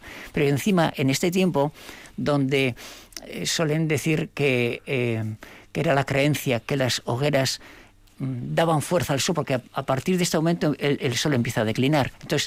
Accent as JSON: {"language": "Spanish", "town": "Domaiquia", "region": "Basque Country", "country": "Spain", "said": "Sí, de Domaiquia. Y ahí se ponía el ramo de San Juan, en la puerta."}